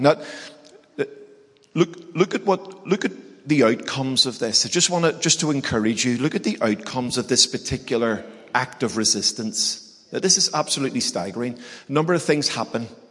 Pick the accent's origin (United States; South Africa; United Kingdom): United Kingdom; Northern Ireland; Now listen, I'm Irish. I'm from Northern Ireland. We were born fighting, right?